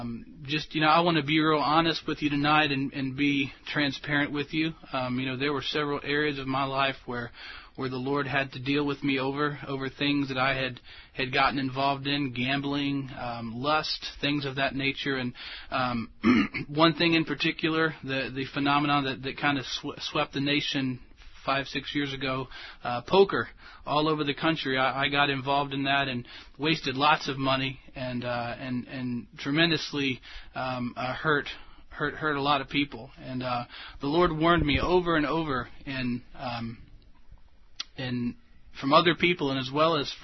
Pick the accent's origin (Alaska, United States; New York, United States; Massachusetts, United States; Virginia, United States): Virginia, United States; I'm from Virginia, where it's just about as cool as it is here in Florida now.